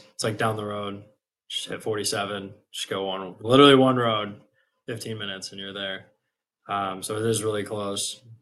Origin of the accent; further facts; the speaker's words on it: Illinois, United States; I can't claim like I'm from Florida, especially because I'm not really actually from there, from the suburbs of Chicago.